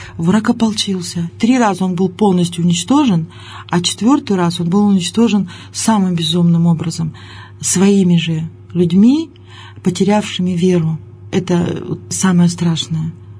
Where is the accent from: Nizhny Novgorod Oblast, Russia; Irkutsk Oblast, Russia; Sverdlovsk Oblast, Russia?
Sverdlovsk Oblast, Russia; Yekaterinburg; И она когда меня спросила, откуда будешь, я говорю, из Екатеринбурга.